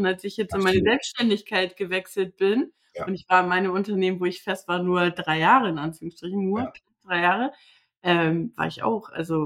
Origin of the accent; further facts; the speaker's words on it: Northern Germany, Germany; Aber wir kommen aus dem Norden.